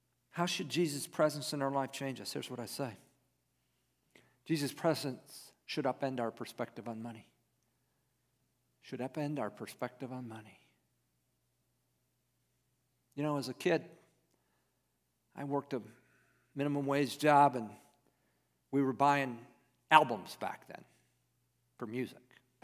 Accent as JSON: {"language": "English", "country": "United States", "said": "Excuse me, I'm an American. I didn't play soccer."}